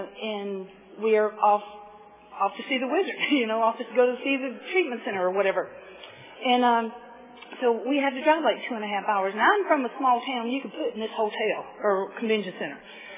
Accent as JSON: {"language": "English", "region": "the South", "country": "United States", "said": "I mean, I'm from the South, in case you can't tell from my voice."}